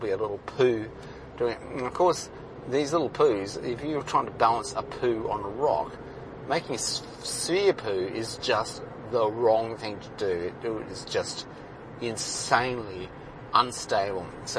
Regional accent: Australia; I don't feel particularly proud as an Australian

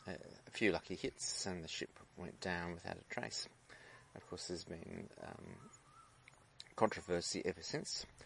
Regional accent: Australia; or as an Australian, to read through.

